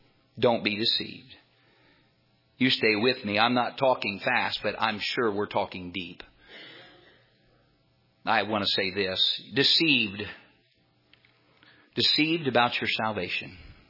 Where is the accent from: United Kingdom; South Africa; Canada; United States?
United States; born there; I'm a Christian. I was born in America.